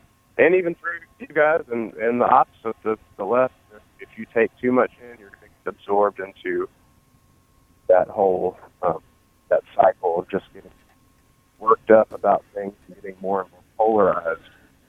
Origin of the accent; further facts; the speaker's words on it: Alabama, United States; and I'm a conservative, and I'm from Alabama. I've been around a lot of this Confederate memorial stuff